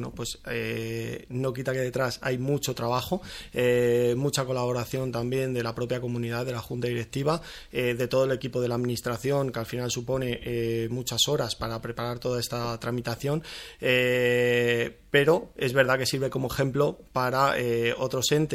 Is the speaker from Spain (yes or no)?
yes; Aranjuez, Community of Madrid, Spain; Yo, que soy de Aranjuez de toda la vida, así lo percibo